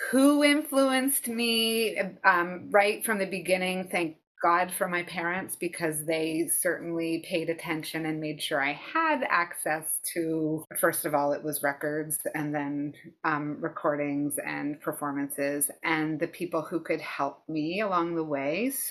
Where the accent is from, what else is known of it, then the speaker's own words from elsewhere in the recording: Halifax, Nova Scotia, Canada; And then growing up in the Halifax school system, we had so much access.